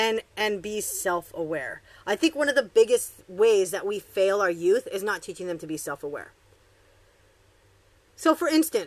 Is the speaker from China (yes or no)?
yes; Beijing, China; I'm from Beijing, so I speak a different form of Mandarin.